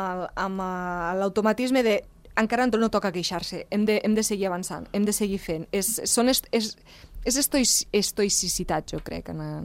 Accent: Andorra; arriben aquestes dates, ara que arriba la Puríssima, i els que som d'Andorra...

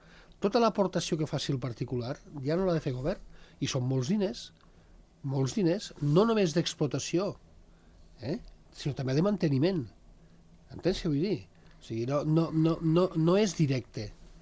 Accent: Fontaneda, Sant Julià de Lòria, Andorra; Això és un fenomen que ha passat, per exemple, al meu poble de Fontaneda.

